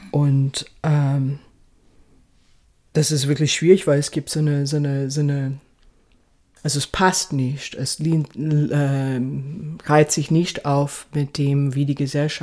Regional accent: California, United States; moved away; also born or lived in Seattle / New York; Ich bin in Kalifornien groß geworden, genau.

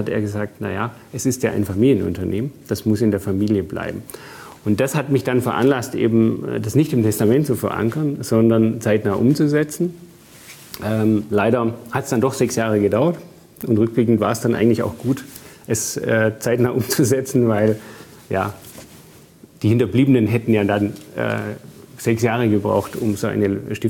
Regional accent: Bavaria, Germany; Ja, ich bin im Allgäu aufgewachsen.

